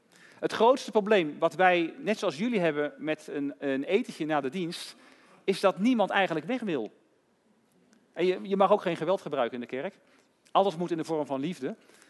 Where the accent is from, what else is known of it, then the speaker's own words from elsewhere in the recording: France; Dutch is a second language; Bij mij kun je bijvoorbeeld hartstikke goed zien dat ik uit Frankrijk kom, toch? En horen aan mijn Franse taal en tongval.